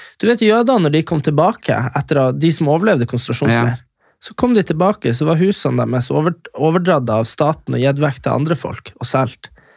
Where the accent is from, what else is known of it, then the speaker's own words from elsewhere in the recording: Nordland, Norway; Fauske. Fauske til Narvik, det der jeg er ifra.